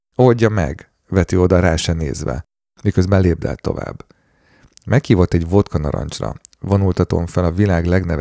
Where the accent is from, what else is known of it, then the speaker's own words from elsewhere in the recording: Csepel, Budapest, Hungary; Őt ugyanis nem érdekli, hogy csepeliek vagyunk.